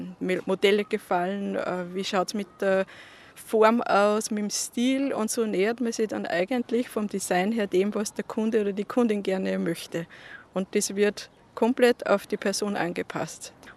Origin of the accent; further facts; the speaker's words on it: Austria; Ich mache so Blütenkränzchen auch, die auch die Bräute verwenden oder bei uns in Österreich zur Tracht zu diesen trachtigen Outfits dann.